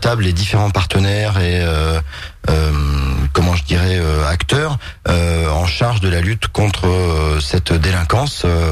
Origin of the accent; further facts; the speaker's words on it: Auvergne-Rhône-Alpes, France; je suis originaire de l'Allier. J'ai 40 ans cette année. J'ai grandi dans ce département. J'ai ensuite poursuivi mes études à Clermont-Ferrand